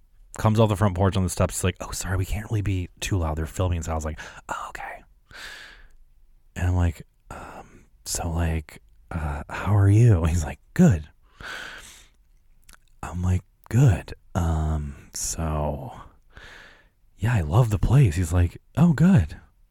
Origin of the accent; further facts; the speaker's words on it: New York, United States; I'm not used to walking around. I'm from New York.